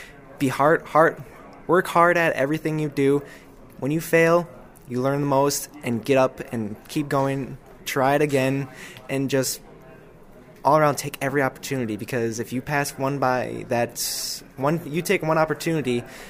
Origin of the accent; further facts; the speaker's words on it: Wisconsin, United States; Well, I come from the La Crosse-Cooley region in Wisconsin, and our area is bountiful in natural resources and in wildlife. So all my life, I had grown up around the natural resources.